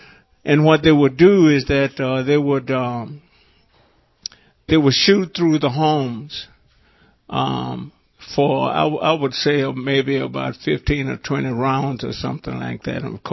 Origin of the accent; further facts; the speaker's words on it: Lacoochee, Florida, United States; La Cuchi, Florida was a lumber mill town. We had two churches in La Cuchi, Florida. And we had a baseball team.